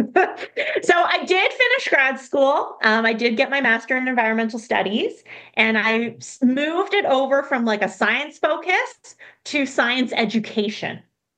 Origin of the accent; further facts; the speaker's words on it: Vancouver, British Columbia, Canada; moved away as an adult; now in Toronto, Canada; So I moved to Toronto, actually. I'm from Vancouver, which is on the west coast of Canada. And I moved to Toronto for graduate school